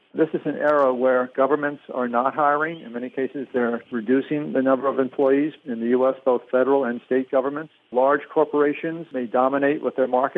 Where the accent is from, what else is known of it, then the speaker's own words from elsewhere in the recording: Bermuda; But I think many people don't know that I grew up in Bermuda, and many Bermudians, as you know, went off to Canada for education.